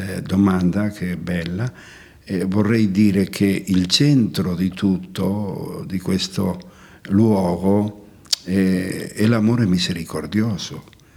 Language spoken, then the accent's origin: Italian; Spain; Italian is a second language; che era del mio paese. Allora ci ha portato 12 ragazzi e di tutti sono rimasto solo io. Però quello che mi ha colpito sempre è avere come mamma, anche se non avevo in casa nella Spagna la mia mamma